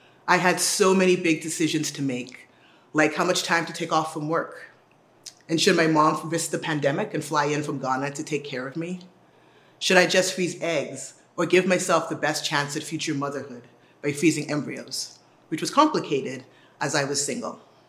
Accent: Bahamas; I can't remember if I had to learn it for Sunday school, which I attended sporadically growing up in the Bahamas, or for school, where I took religious knowledge as a core class through the sixth grade.

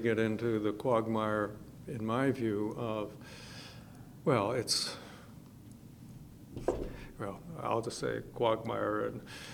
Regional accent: United States; let's see, I'm an American

